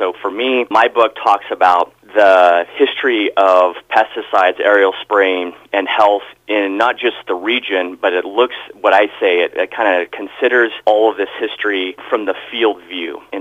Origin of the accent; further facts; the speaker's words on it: Oregon, United States; I was born in Oregon and grew up in the southern part of the state, and usually people who love agricultural history sort of grew up on farms.